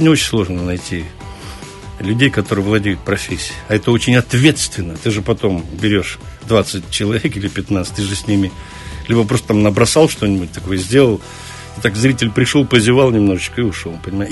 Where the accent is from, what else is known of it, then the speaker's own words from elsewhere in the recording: Odesa, Odesa Oblast, Ukraine; Может быть, это Одессу мне напоминает, я сам одессит